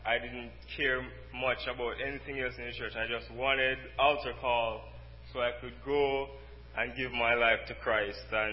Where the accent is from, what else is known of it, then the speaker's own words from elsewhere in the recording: Jamaica; Well, as you heard … I'm from Jamaica.